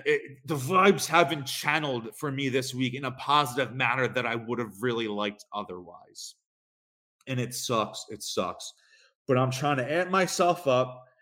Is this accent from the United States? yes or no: yes; Philadelphia, Pennsylvania, United States; But I'm from Philadelphia.